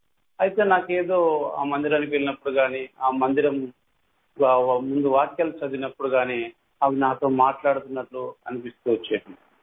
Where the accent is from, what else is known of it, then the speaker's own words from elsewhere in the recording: Pamidi, Andhra Pradesh, India; నాది అనంతపురం జిల్లా పామిడి పట్టణం తాలూకా మున్సిపల్ అది. అయితే నేను ప్రభును ఎరగక మునుపు ఒక హిందూ కుటుంబంలో పుట్టిన వాడను.